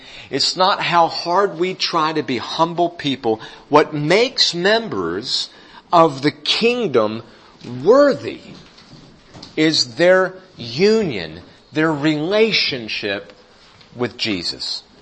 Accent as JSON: {"language": "English", "town": "Statesville", "region": "North Carolina", "country": "United States", "said": "from Statesville, North Carolina. We have a Walmart now."}